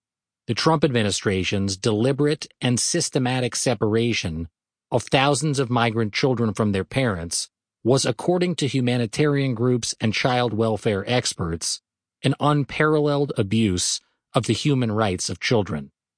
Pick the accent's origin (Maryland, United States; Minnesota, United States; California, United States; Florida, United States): California, United States; Los Angeles; The gray marine layer that draped my hometown of Los Angeles when I took off no longer seemed worth complaining about